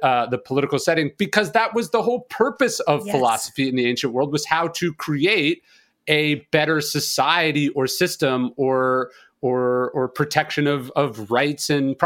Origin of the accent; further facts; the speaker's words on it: Sacramento, California, United States; We grew up in Sacramento, which is a government town.